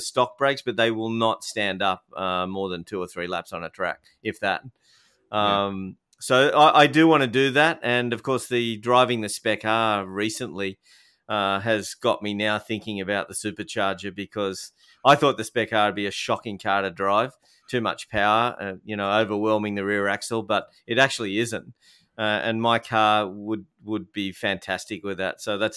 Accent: Australia; I had the little Aussie flag on the side of the – on the back window, so people might recognize me as an Aussie tennis player.

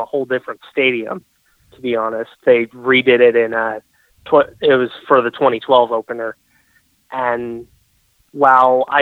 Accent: Marin, California, United States; I'm from Marin, which is on the other side of the Golden Gate Bridge.

